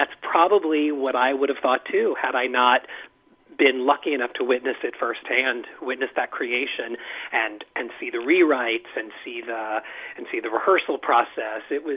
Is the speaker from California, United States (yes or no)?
no; Kansas City, Kansas, United States; now in New York, United States; Yes, mm-hmm. Born and raised in Kansas City.